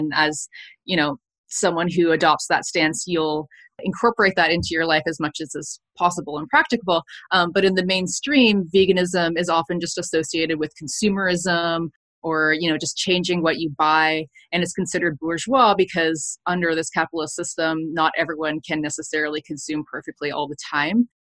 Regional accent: Canada; I am Canadian

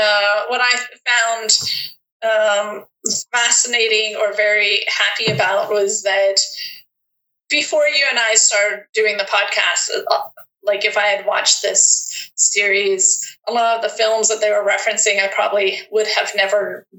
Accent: the South, United States; growing up in the South

